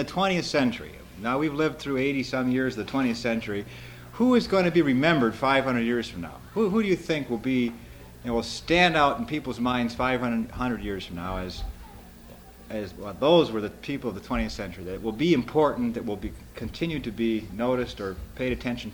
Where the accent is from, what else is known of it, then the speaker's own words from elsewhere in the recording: Kalamazoo, Michigan, United States; I'm from Kalamazoo, Michigan. I'm a pastor of a small Lutheran house church there, about 35 members.